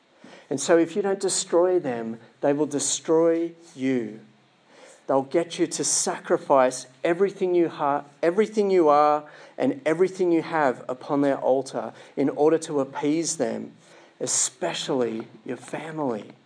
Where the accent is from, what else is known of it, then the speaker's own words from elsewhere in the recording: Sydney, New South Wales, Australia; even though I'm from Sydney, I've been camping in the Alpine region out here for many years.